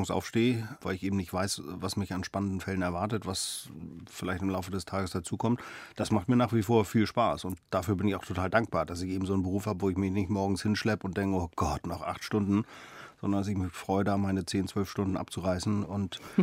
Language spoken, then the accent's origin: German; Kiel, Schleswig-Holstein, Germany; Ich bin eben dann in Kiel bei meiner Mutter aufgewachsen und eigentlich ohne Vater.